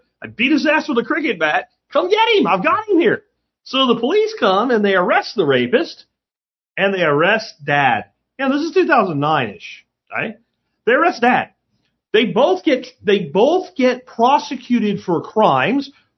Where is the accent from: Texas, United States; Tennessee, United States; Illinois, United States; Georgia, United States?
Texas, United States; the shape of the state of Texas, because I'm from Texas, with the Texas flag on it.